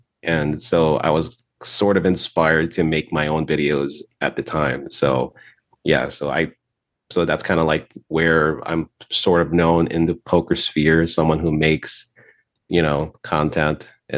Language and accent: English; Chicago, Illinois, United States; now in Las Vegas, United States; because I'm from Chicago, and I moved out to Vegas in 2015.